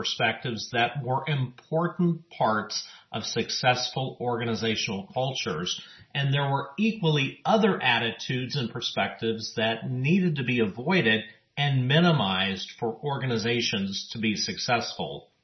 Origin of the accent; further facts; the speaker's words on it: El Paso, Texas, United States; with Sabbath Bible Study. In my hometown of El Paso, Texas, I serve on the board of directors of a local nonprofit organization